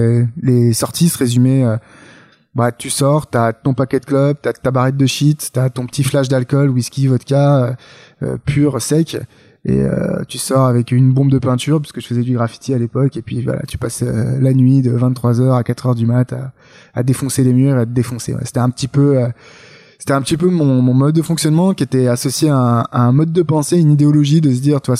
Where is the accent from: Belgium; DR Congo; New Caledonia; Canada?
New Caledonia; moi j'ai grandi en Nouvelle-Calédonie